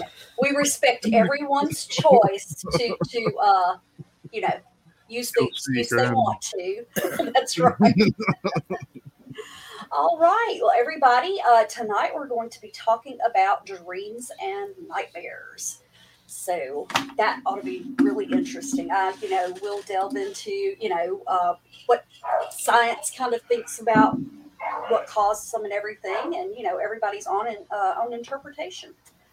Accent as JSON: {"language": "English", "region": "Arkansas", "country": "United States", "tie": "born or raised there", "said": "I love my home state. There is so much beauty here and so much magic"}